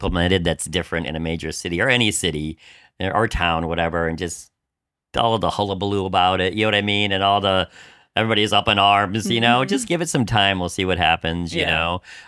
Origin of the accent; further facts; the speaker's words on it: Iowa, United States; growing up in Iowa, you know, we rode our bikes everywhere.